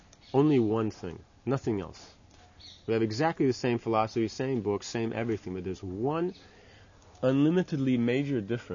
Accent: Mayapur, West Bengal, India; It means we grew up here in Mayapur.

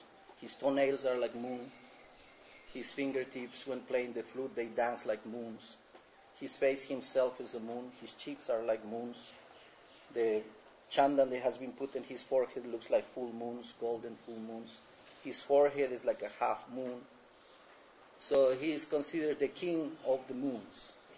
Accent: Ecuador; I'm from Ecuador, South America.

